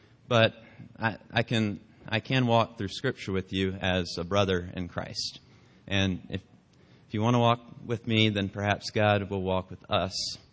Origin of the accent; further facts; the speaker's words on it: Aiken, South Carolina, United States; also born or lived in Beverly, Massachusetts; now in Idaho, United States; I moved here about 6 months ago, and so I grew up in Aiken, South Carolina, which is about 2,000 miles away from here, and I moved out here from a town called Beverly, Massachusetts